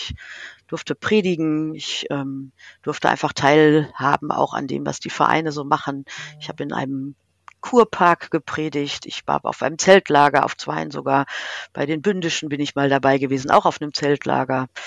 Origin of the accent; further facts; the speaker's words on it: Schalksmühle, North Rhine-Westphalia, Germany; in meinem Heimatort Schalksmühle war das zumindest zu meiner Zeit damals untrennbar miteinander verbunden. Also unser Vater war Pfarrer in Schalksmühle und immer auch schon CVJM-Mitglied